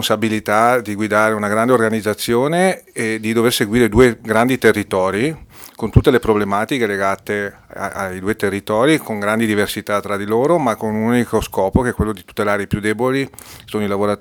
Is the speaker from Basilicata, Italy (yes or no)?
yes; Potenza, Basilicata, Italy; born there; now in Montebelluna, Italy; E io sono nato a Potenza, quindi un paese di montagna.